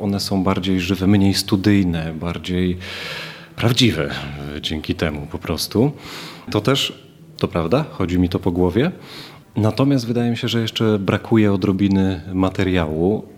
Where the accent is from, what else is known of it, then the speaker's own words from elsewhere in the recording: Starogard Gdański, Pomeranian Voivodeship, Poland; Przyjechałem z Torunia. Tam mieszkam i żyję od paru ładnych lat. Studiuję wciąż polonistykę. Natomiast pochodzę ze Starogardu Gdańskiego